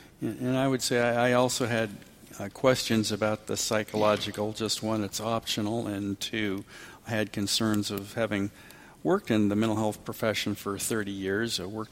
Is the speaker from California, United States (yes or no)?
yes; Atascadero, California, United States; growing up in Atascadero, a bunch of us kids, really high school, would grab our 22s.